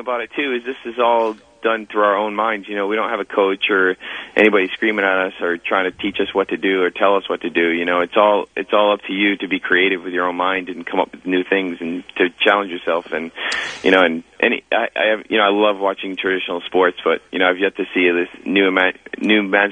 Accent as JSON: {"language": "English", "town": "Providence", "region": "Rhode Island", "country": "United States", "said": "I'm from Rhode Island originally, and from Providence, and you know, that's where my family is and my wife's family is"}